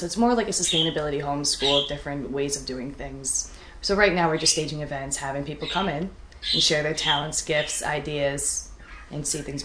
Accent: Mineola, New York, United States; I'm from Long Island originally. Okay. I was born in Mineola.

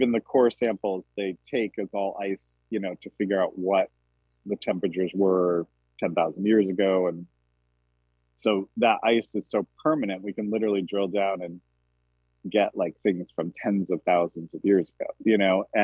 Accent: New Hampshire, United States; I grew up in New Hampshire and spent a tons of time in the woods when I was younger

